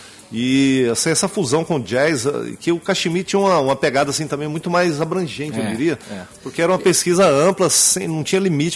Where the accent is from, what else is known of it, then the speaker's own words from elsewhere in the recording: Guiratinga, Mato Grosso, Brazil; born there; also born or lived in Goiânia; nasci em Guiratinga, começo a ouvir a rádio, ouvia brega, MPB, ouvia samba, de tudo.